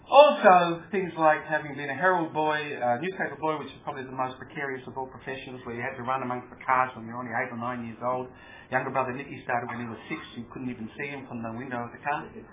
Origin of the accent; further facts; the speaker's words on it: Melbourne, Victoria, Australia; And my growing up in Melbourne, being born here in 1953, and having fought in the war in 1973 when I was 20 years of age, and today I'm 46